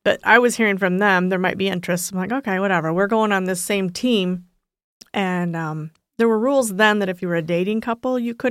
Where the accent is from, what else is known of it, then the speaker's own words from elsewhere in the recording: Michigan, United States; I come from Michigan to go there.